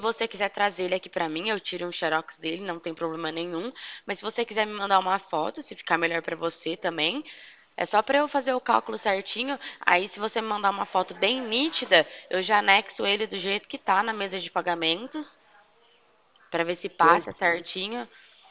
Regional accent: Pirassununga, São Paulo, Brazil; eu sou daqui da cidade de Pirassununga também, tá? Fico localizada aqui no centro.

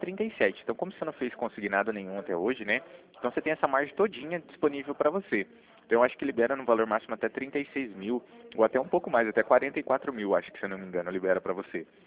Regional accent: Cornélio Procópio, Paraná, Brazil; Eu sou de Cornélio Procópio, bem próximo a Assis, né?

